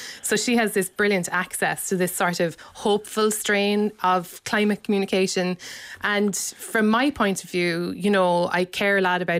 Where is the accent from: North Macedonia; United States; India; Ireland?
Ireland; Cobh, Munster; And I think, you know, I'm from Cove. That's where Annie Moore left from.